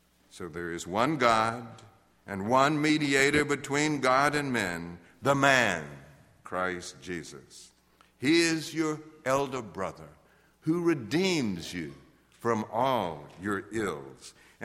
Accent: Mississippi, United States; I'm from Mississippi. You're from South Carolina.

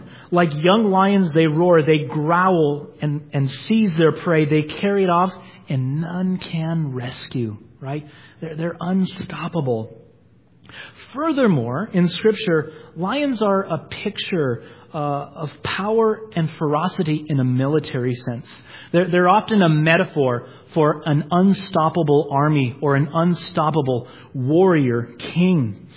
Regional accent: California, United States; They say, "Where are you from?" I say, "I'm from California."

